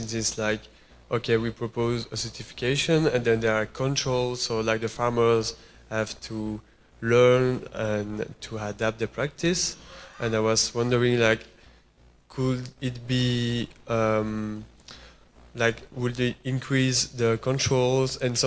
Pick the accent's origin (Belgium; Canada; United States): Belgium; I'm from Belgium